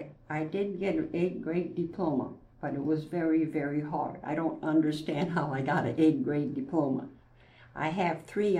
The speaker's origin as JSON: {"language": "English", "region": "Wisconsin", "country": "United States", "tie": "born there", "said": "I was born at home in Wisconsin, and I did have a brother that was 9 years old when I was born"}